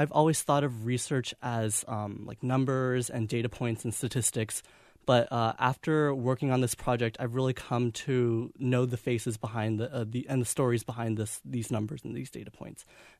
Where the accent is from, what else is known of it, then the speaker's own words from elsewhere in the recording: Canada; Yeah, so I'm a Canadian, and I'm a sophomore at UNC, so obviously I'm not a citizen of the U.S.